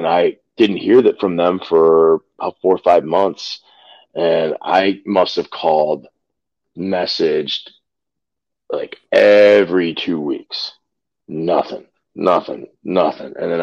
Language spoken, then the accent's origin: English; Chicago, Illinois, United States; I'm the guy from Chicago that is supposed to have a tryout match today.